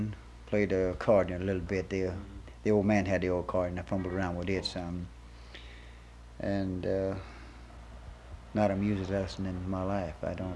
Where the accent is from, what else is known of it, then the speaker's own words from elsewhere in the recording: Broussard, Louisiana, United States; born there; I was born in Broussard, Louisiana, which is Youngville, in 1910.